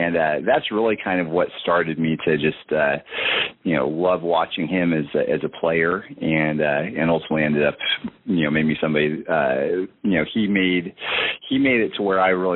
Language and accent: English; California, United States; And I'm originally from California anyways.